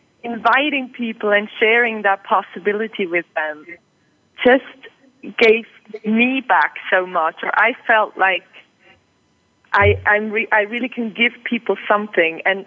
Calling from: Basel, Basel-Stadt, Switzerland; I'm in Basel today, in Switzerland, in my workplace.

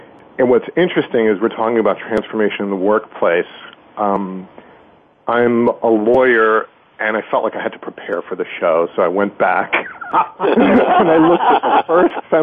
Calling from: Natick, Massachusetts, United States; I'm calling from Natick, Massachusetts, and that was the perfect segue.

